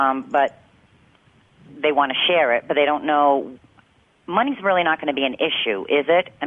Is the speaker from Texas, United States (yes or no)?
no; Rhode Island, United States; I'm from Rhode Island, and I'm quite aware of what's going on.